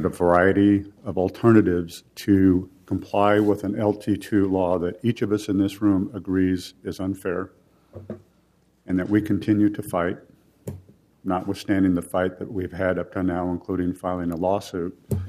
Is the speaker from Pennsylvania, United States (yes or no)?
no; Portland, Oregon, United States; I come from Portland, born and raised in inner northeast Portland, went to Grant High School, Irvington Grade School first, Portland State